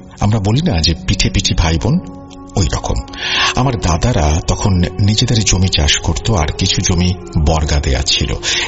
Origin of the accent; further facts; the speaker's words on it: Raghunathpur, Khulna Division, Bangladesh; আমাদের বাড়ি হচ্ছে নড়াইল সদর উপজেলার আউরিয়া ইউনিয়নের চিলগাছা রঘুনাথপুর গ্রামে।